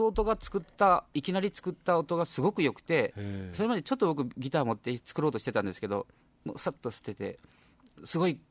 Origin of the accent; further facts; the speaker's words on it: Nagasaki, Japan; accent: Nagasaki dialect; 僕長崎弁ですけど